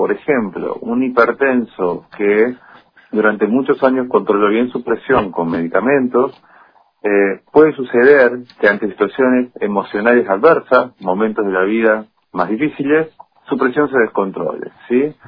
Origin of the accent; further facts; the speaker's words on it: Santa Fe, Argentina; Yo soy santafesino